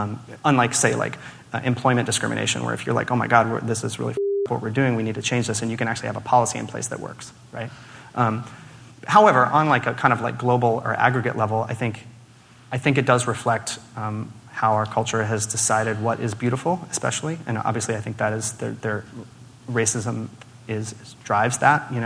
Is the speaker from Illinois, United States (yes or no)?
no; Little Rock, Arkansas, United States; You know, I grew up in Little Rock, and I went to Central High, which was, like, the high school in the South that was integrated per force by Eisenhower.